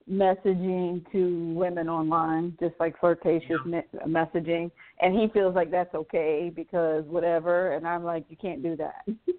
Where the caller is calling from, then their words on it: Atlanta, Georgia, United States; I'm calling from Atlanta.